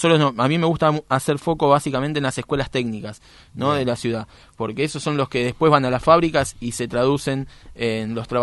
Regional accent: La Boca, Buenos Aires, Argentina; En la Boca, yo soy del barrio de La Boca

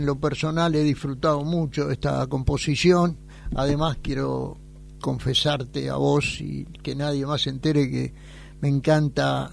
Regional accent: Buenos Aires, Argentina; yo soy porteño

